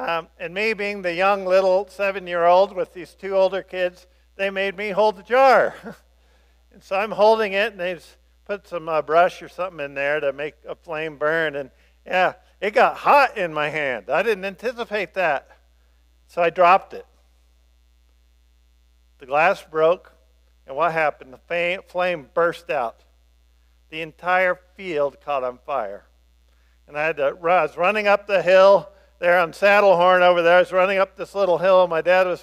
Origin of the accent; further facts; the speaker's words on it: Grand Junction, Colorado, United States; But I remember growing up in Grand Junction in the 1980s.